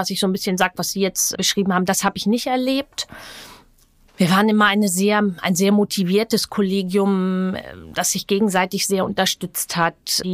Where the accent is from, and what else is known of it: Schleswig-Holstein, Germany; born or raised there; also born or lived in Hamburg